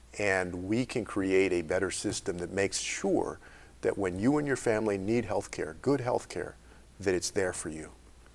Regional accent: Texas, United States; And Texas is a good example, my home state.

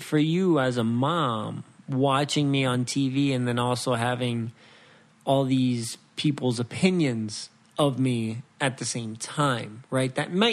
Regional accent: Waukegan, Illinois, United States; born there; first language Spanish; English is a second language; So, you know, I was born in Waukegan, Illinois, but Spanish was still my first language.

